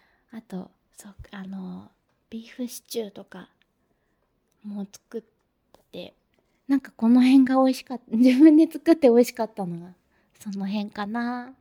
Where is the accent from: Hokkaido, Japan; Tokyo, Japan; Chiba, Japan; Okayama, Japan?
Tokyo, Japan; 出身地は、東京都です